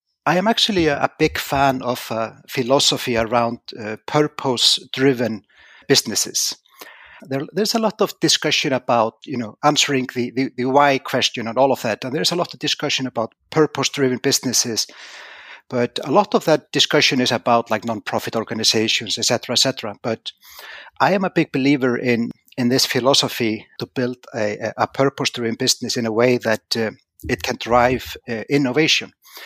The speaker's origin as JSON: {"language": "English", "country": "Iceland", "said": "I left it to start an old school telecommunication company in my home country, because I felt there was like not much happening in Iceland at that time."}